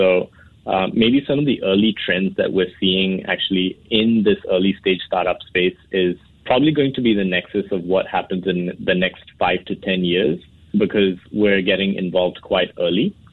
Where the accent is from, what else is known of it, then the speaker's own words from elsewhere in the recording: Singapore; also born or lived in New York, United States; I'm Singaporean, but I really started out in fintech in New York when the industry was still getting on its feet. I recently returned to Singapore